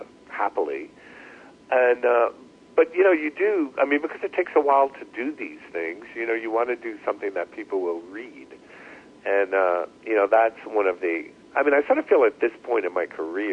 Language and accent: English; New York City, New York, United States; I mean, I am a New Yorker. I mean, I grew up here. I'm living here now. I mean, I lived away for 10 years.